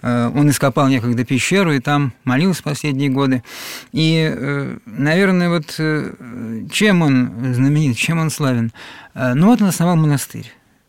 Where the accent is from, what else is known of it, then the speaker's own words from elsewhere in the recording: Moscow, Russia; я сам, хотя и москвич, но давно живу в Подмосковье, километрах 15 от Звенигорода